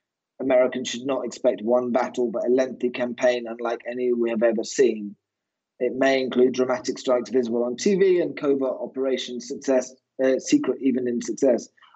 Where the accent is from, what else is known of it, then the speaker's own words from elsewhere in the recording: United Kingdom; I'm obviously British